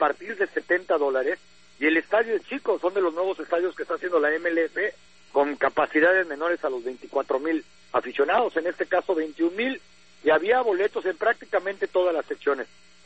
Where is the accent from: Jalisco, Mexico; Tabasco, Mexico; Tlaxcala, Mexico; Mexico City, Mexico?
Mexico City, Mexico; born there; la gran mayoría de los que realmente tenemos raíces por allá, aunque cabe mencionar que yo nací en la Ciudad de México